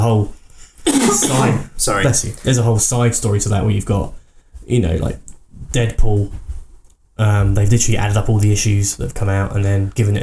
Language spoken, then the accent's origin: English; Bournemouth, South West England, United Kingdom; I was chatting to a comic book store owner when I went back to my hometown in Bournemouth recently.